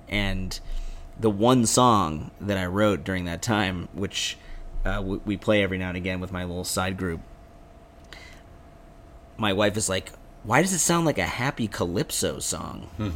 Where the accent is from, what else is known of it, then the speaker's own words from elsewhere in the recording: Evanston, Illinois, United States; my hometown of Evanston